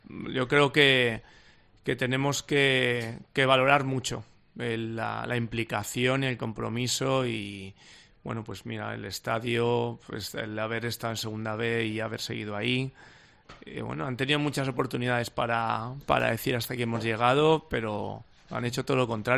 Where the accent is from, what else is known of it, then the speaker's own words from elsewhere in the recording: Balearic Islands, Spain; Para todos los que somos de Mallorca, Islas Baleares, teníamos que ir más allá.